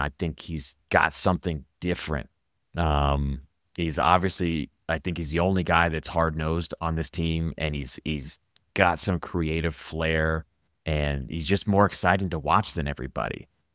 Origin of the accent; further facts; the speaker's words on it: Los Angeles, California, United States; Because I'm from Los Angeles, right? The Galaxy just never felt like home to me.